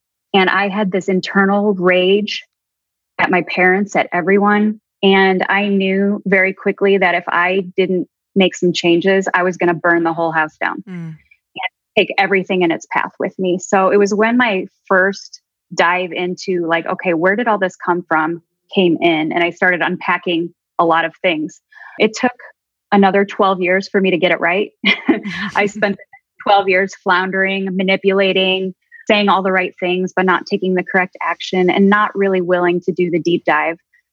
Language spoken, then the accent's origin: English; Chicago, Illinois, United States; So I was born and raised in the Midwest, Chicago.